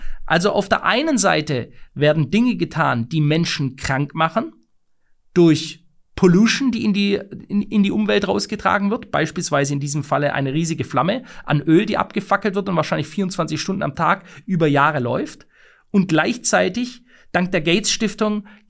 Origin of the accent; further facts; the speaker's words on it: Germany; moved away; in unserem Land, in meinem Heimatland, meiner alten Heimat Deutschland